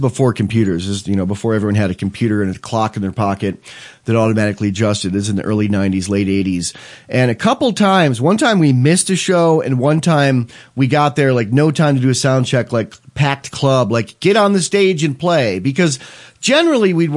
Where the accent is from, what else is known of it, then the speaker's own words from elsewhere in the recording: Ireland; And I'm Irish, so yeah, and I can laugh at that. I'm Irish.